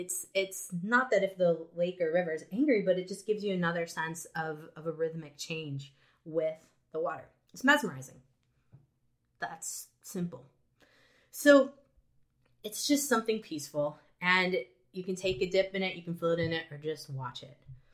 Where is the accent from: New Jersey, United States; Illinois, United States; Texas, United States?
Illinois, United States; Winthrop Harbor; I grew up on Lake Michigan, the last town literally on Lake Michigan before you get to Wisconsin. It's called Winthrop Harbor.